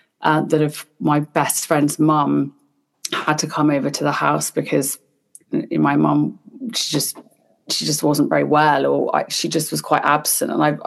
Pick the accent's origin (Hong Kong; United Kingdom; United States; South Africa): Hong Kong; in terms of sort of growing up in Hong Kong and places like